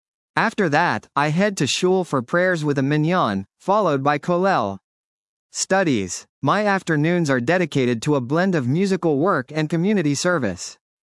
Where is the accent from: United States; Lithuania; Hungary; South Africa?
South Africa; accent: South African; Hearing my South African accent, they asked if I was Jewish.